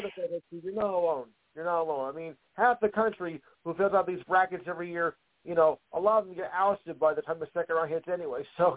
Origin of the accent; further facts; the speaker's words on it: New Jersey, United States; And being that I'm from New Jersey, and I follow college high school basketball